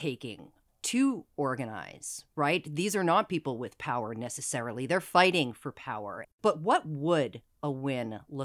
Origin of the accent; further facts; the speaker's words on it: East Coast, United States; I'm from the East Coast, where it's a real labor part of the country.